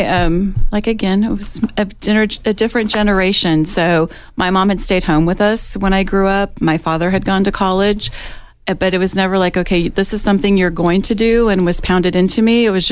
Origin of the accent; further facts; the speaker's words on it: Nebraska, United States; I grew up in Nebraska. I was a Cornhusker. I'm still a Cornhusker.